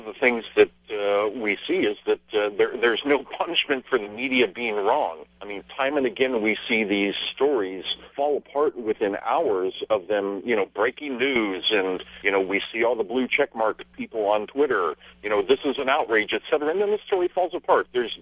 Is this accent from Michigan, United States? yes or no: no; Columbus, Ohio, United States; In my hometown of Columbus, Ohio, we had Muhammad Berry, who went into an Israeli deli with a machete and began slashing people.